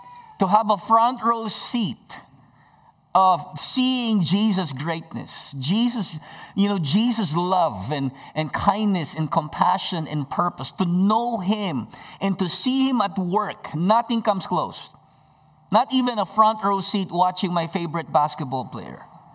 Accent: Philippines; I don't know about you, but as a Filipino, I love basketball.

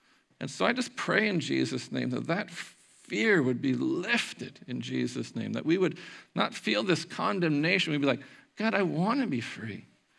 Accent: Prince Rupert, British Columbia, Canada; But can you remember a day when on Sunday, when I grew up in Prince Rupert, like it was hard to find milk or eggs because everything was closed

